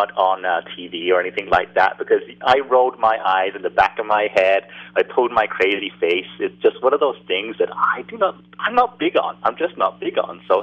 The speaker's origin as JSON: {"language": "English", "country": "United Kingdom", "said": "I'm British, and that's why I speak funny, and nobody can probably understand me on the radio."}